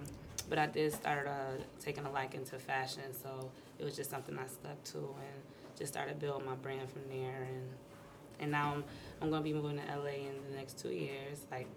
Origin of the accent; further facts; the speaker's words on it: Buffalo, New York, United States; I grew up in Buffalo. I can't be going to another place and it's the same damn thing.